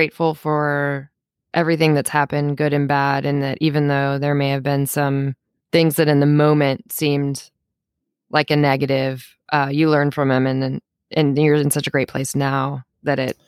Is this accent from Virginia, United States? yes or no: yes; Richmond, Virginia, United States; I told you I grew up in Richmond.